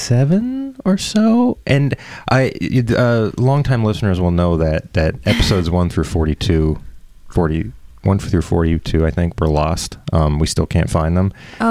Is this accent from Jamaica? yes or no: no; Canada; Yeah, well, I'm Canadian. A lot of people know that. If you don't, that's what I am.